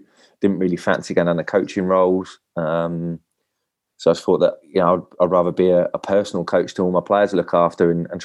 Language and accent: English; Eastleigh, South East England, United Kingdom; I mean, Eastleigh's my hometown club. My mum and my brother live a stone throw away from the ground.